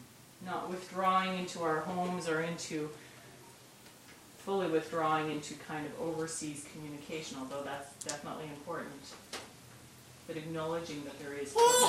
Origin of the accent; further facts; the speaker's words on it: Regina, Saskatchewan, Canada; but I'm from Regina, and it's weird because you walk down the street and no one wants to meet your eyes.